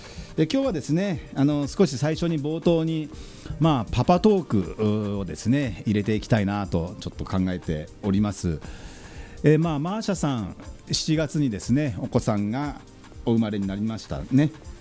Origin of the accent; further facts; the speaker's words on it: Yokohama, Kanagawa, Japan; 私横浜鶴見区の出身前議員、